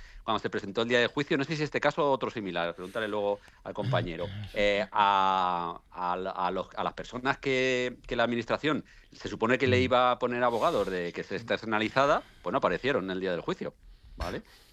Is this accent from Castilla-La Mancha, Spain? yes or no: yes; Castilla-La Mancha, Spain; Que pues yo soy de Castilla-La Mancha